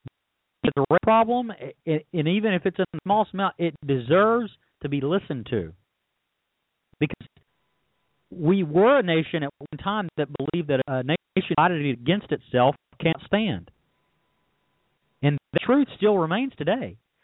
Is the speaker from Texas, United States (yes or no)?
yes; Texas, United States; We were living in Texas, which that's my home state. I miss it a lot.